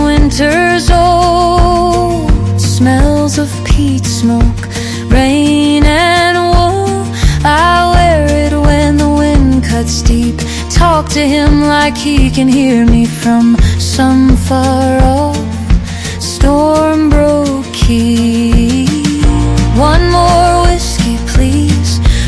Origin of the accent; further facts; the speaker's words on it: South Africa; from South Africa.